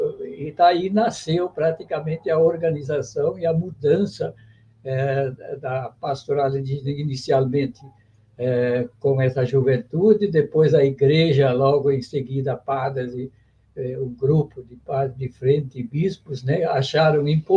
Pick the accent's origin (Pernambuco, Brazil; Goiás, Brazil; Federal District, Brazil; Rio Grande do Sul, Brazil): Rio Grande do Sul, Brazil; Feliz; born there; eu nasci aí no Vale do Caí, em Feliz, cidade de... Não sei se você já ouviu falar. Feliz fica aí próximo a Caxias do Sul, né?